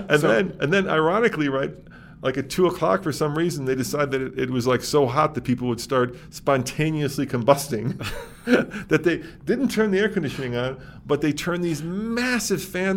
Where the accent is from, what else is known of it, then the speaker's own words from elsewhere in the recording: Chicago, Illinois, United States; Sorry, Chicago. You're my hometown.